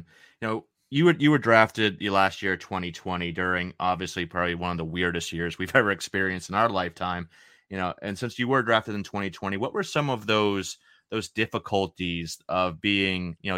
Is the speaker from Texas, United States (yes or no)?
no; Maine, United States; I'm from Maine. I'm from Maine, so yeah, I'm used to the cold weather.